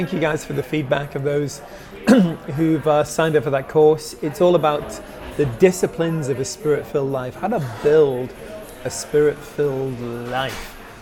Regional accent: United States; having an Americano because I'm an American.

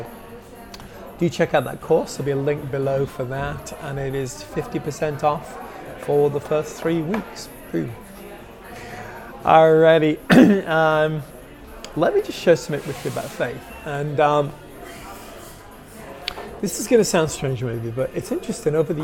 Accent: United States; having an Americano because I'm an American.

